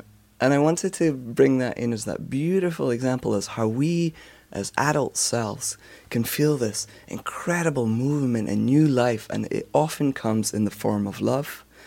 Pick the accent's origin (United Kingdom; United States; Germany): United Kingdom; Scotland; me listening to this as a Scot knows that she is a shapeshifter.